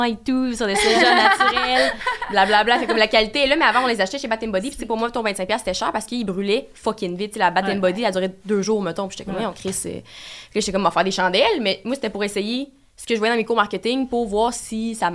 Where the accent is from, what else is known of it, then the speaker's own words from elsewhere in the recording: Quebec, Canada; accent: Bas-du-Fleuve; je parle pas anglais dans la vie, j'ai un accent du bas du fleuve